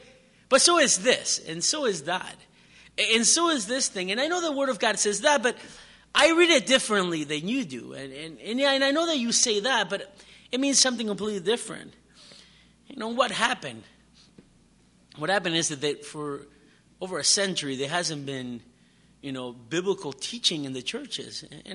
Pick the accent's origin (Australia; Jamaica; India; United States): United States; we are the American family, you know, who moved to a country that is doing terribly